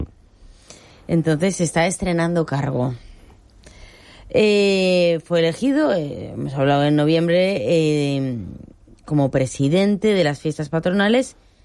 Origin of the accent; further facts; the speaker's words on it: Alcoy, Valencian Community, Spain; yo soy de Alcoy y allí el valenciano lo utilizamos para casi todo.